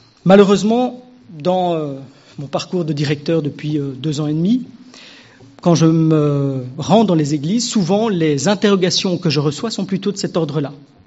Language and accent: French; Belgium; il suffit de regarder chez nous, en Belgique, à quelques kilomètres d'ici